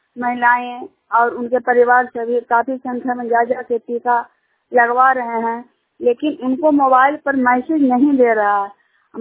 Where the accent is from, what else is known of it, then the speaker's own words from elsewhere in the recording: Jhuniyar, Bihar, India; सिरसा प्रखंड नालंदा जिला का रहने वाली हूँ।